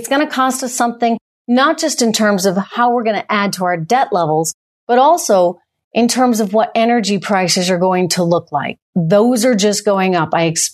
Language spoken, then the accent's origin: English; United States; as an American who wants to ensure that, you know, the next 50 years are fantastic